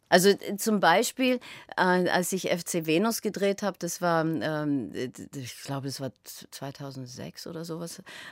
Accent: Vienna, Austria; Das ist die Wiener Herkunft auch. Das ist ja, ich bin ja in Grinzing groß geworden, wo die Heurigen sind.

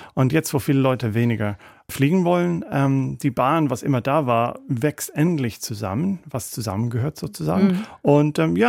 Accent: Ireland; German is a second language; Ich komme aus Irland, ein kleines Land, wir wollen uns auch abkapseln.

